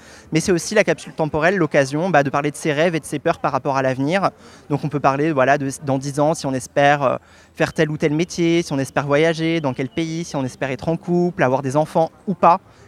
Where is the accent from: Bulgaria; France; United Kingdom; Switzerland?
France; Brittany; moved away as an adult; now in Paris, France; j'ai 32 ans et je suis un artiste vidéaste français. Donc je suis originaire de Bretagne et ça fait une dizaine d'années maintenant que je vis à Paris.